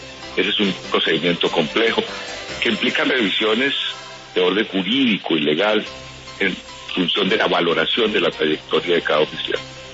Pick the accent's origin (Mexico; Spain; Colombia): Colombia; como colombiano